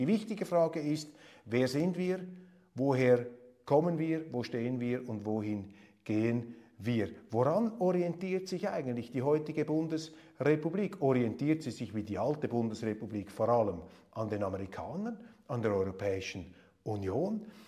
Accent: Switzerland; Und auch da sage ich als Schweizer, das kann nicht der Weg, das kann nicht die Lösung sein.

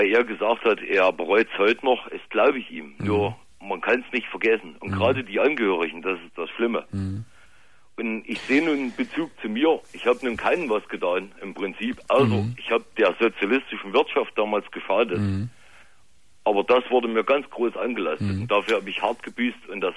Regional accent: Eisenach, Thuringia, Germany; Ich bin ein Ossi sozusagen, als Eisenach.

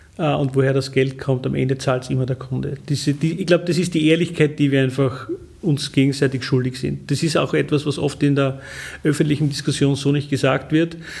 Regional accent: Austria; wir als Österreicher

